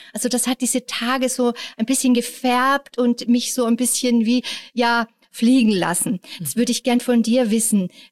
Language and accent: German; Austria; Also ich bin in einem Dorf aufgewachsen in Österreich, also Kirche war präsent, aber in meiner Familie, da war das nicht, also ich bin nicht fromm aufgewachsen.